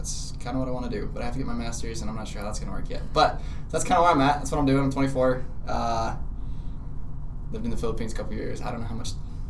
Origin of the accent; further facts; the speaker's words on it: Brigham City, Utah, United States; I am from Brigham City, Utah.